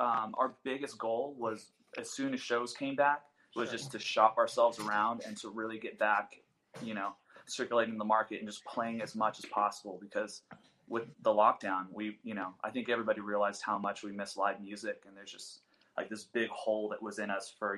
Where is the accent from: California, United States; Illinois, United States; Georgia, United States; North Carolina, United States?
California, United States; Azusa; I was pretty much born and raised in Azusa, California.